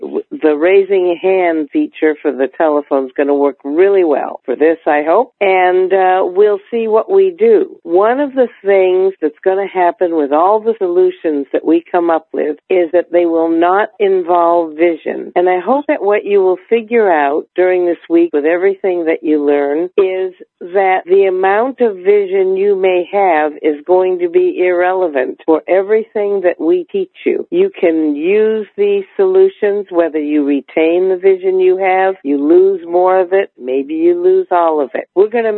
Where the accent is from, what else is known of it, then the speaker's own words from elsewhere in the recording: Minneapolis, Minnesota, United States; I'm from Minneapolis, Minnesota.